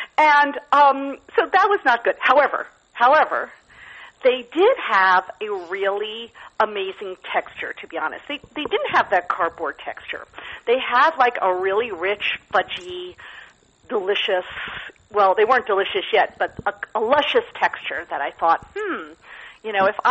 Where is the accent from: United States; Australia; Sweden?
United States; Brooklyn, New York; I am from Brooklyn.